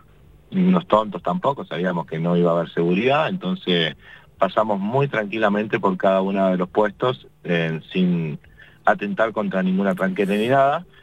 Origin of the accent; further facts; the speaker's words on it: Patagonia, Argentina; para los ojos que somos patagónicos